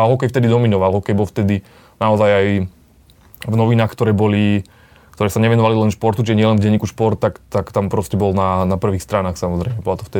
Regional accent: Žilina Region, Slovakia; Ja som bol doma na Orave

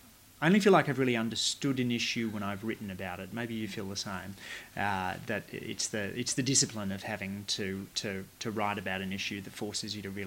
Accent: Banda Aceh, Aceh, Indonesia; also born or lived in Malaysia; My own background was growing up in Malaysia and Indonesia. In Indonesia, Bandar Aceh, I went to a school where I was the only white kid in the class.

